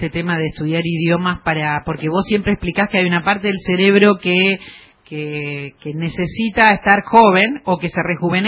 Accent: Argentina; porque todos somos italianos en Argentina

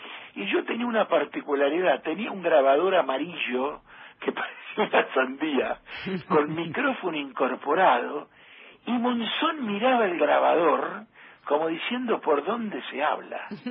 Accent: Mercedes, Buenos Aires Province, Argentina; Ya te digo, nosotros somos de Mercedes, y sobre todo para el turismo de carretera, era una región donde todo nos quedaba cerca.

